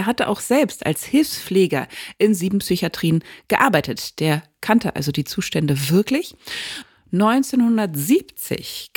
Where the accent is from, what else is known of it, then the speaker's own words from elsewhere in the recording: Berlin, Germany; JWD, sage ich da als Berlinerin, ganz weit draußen.